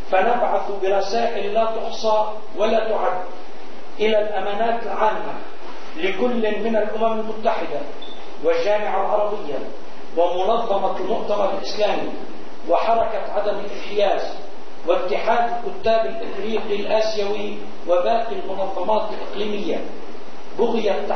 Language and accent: Arabic; Lebanon; كلبنانيين